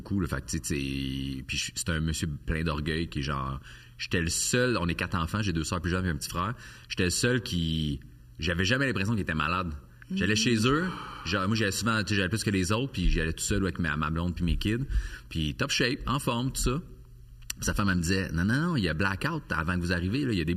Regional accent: Quebec, Canada; J'ai grandi sur la Rive-Sud de Montréal.

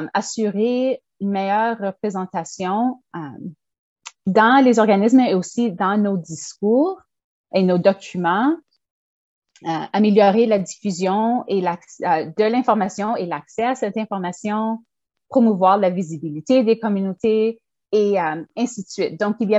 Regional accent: Ontario, Canada; now in Vancouver, Canada; Donc, moi, je suis franco-ontarienne, je suis arrivée à Vancouver seulement en 2017

